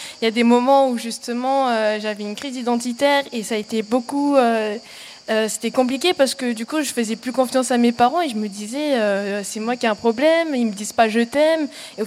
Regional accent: Haiti; C'est vrai que moi, par exemple, je suis haïtienne

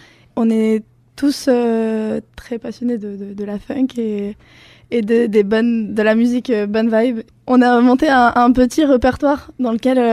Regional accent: Spain; French is a second language

